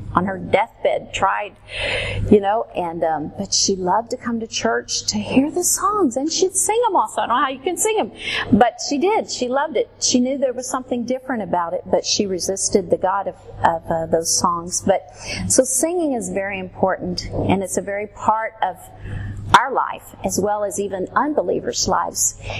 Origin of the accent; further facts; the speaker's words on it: Texas, United States; I was born in Texas. I grew up in Texas. I was raised in a pastor's home.